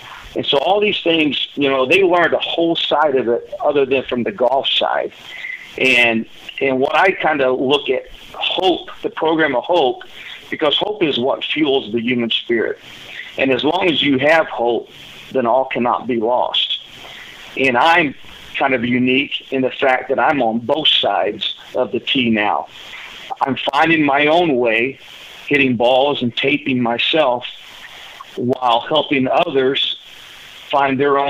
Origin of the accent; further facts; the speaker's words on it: Cape Girardeau, Missouri, United States; Started out in Southern California before moving back to my hometown, Cape Girardeau